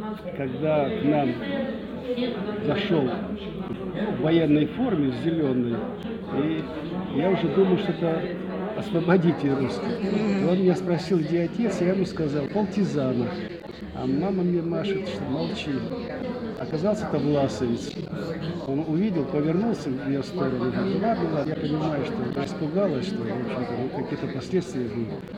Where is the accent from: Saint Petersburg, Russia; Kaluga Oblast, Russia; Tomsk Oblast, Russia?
Kaluga Oblast, Russia; Kozelsk; born there; Родился 17 апреля 1939 года в городе Козельске, Смоленской, ныне Калужской области.